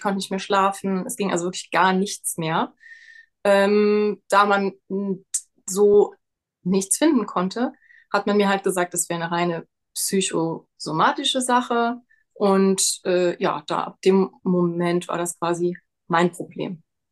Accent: Rhineland-Palatinate, Germany; Ich komme aus der Nähe von Trier. Das ist ein Deutschland

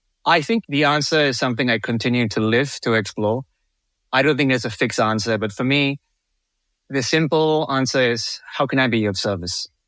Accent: Singapore; I grew up in Singapore

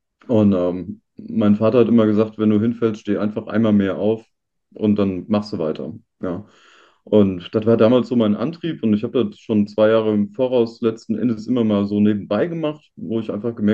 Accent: North Rhine-Westphalia, Germany; also ich komme ja oben aus dem Johannland, ne?

